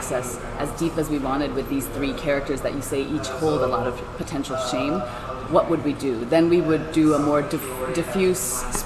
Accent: Hong Kong; because I'm originally from Hong Kong, and so I really wanted to use documentary filmmaking as a way to get to know China

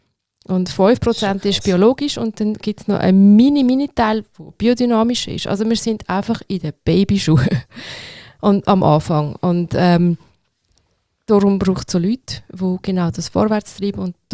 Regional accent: Aargau, Switzerland; moved away as an adult; now in Basel, Switzerland; Ich bin im Aargau aufgewachsen, in einem Kaff. Und das war mir dort immer viel zu eng gewesen.

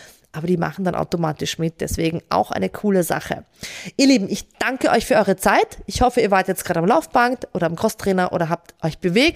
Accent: Burgersdorf, Austria; ich starte einfach da, wo ich herkomme, im Burgersdorf.

